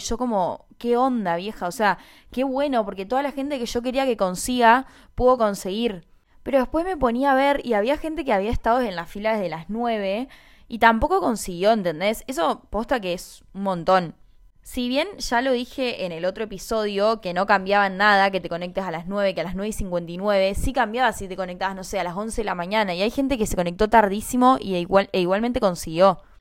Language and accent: Spanish; Argentina; somos argentinas, no conseguimos y vos que sos de otro país, sí conseguiste